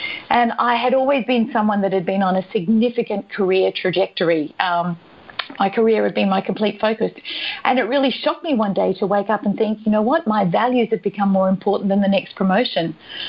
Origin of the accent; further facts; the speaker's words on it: Australia; accent: Australian; I'm Australian, just in case the accent didn't give me away.